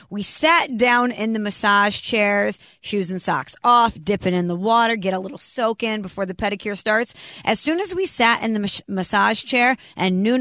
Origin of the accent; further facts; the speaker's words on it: St. Louis, Missouri, United States; Now that I live away from my family and friends and my hometown and my city, I'm never going to turn down the opportunity to be back in the Lou. So I'm sorry, DeVito's. I'm sorry, West Palm. I'm going to spend New Year's here in St. Louis.